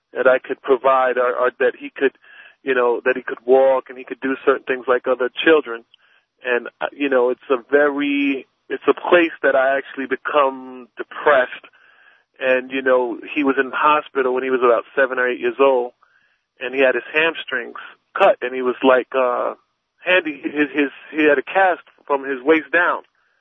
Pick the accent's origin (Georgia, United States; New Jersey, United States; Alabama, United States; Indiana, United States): New Jersey, United States; I'm from New Jersey.